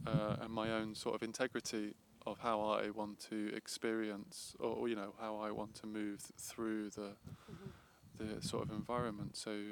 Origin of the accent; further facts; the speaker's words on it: Brighton, South East England, United Kingdom; I'm from Brighton, day one.